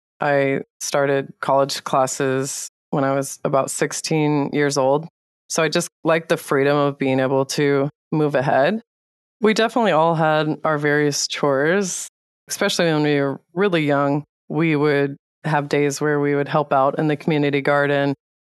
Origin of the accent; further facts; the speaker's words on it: Kalispell, Montana, United States; I grew up in Kalispell, Montana. We were 30 minutes out of town in the mountains.